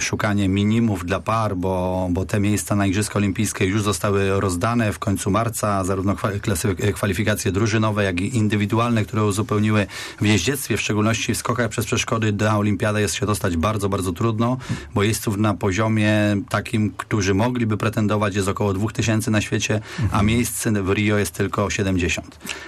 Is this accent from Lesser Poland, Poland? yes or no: no; Iwno, Greater Poland Voivodeship, Poland; No, Iwna to ma olbrzymią tradycję. Ja zresztą stamtąd pochodzę i bardzo się z tego szczycę.